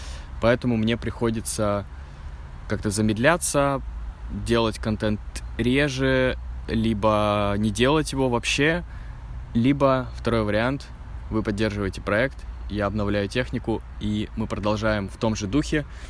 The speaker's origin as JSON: {"language": "Russian", "town": "Novosibirsk", "region": "Novosibirsk Oblast", "country": "Russia", "tie": "born or raised there", "also_born_or_lived": "Saint Petersburg", "lives_now": "Nizhny Novgorod, Russia", "said": "Несколько месяцев до этого я жил в Новосибирске, в моем родном городе, у бабушки. У нас достаточно большой дом, и я жил на втором этаже"}